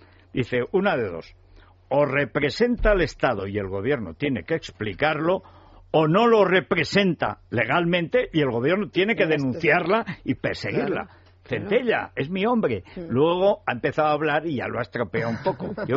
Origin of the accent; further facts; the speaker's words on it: Castilla-La Mancha, Spain; La parte esta entre mi pueblo y la parte de Raúl del Pozo, que es la serranía de Cuenca, dicen de celpa.